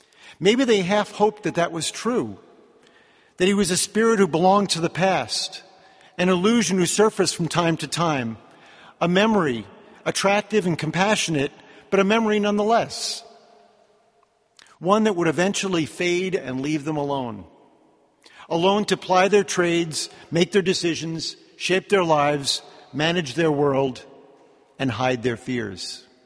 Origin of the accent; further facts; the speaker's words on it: New York City, New York, United States; As a boy growing up in New York City, the biggest doubting Thomas I knew was my friend Frankie.